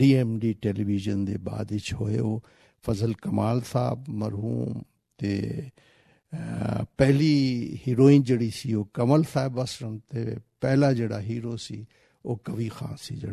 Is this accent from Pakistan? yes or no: yes; Peshawar, Khyber Pakhtunkhwa, Pakistan; ਮੈਂ ਰਹਿਣ ਵਾਲਾ ਸਰਹੱਦ ਹਾਂ ਜੀ, ਪਿਸ਼ਾਵਰ ਦਾ।